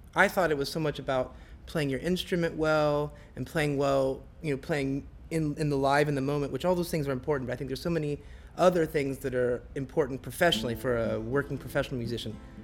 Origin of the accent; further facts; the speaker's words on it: Indiana, United States; Growing up in Indiana, I saw these signs that said, the trail of death.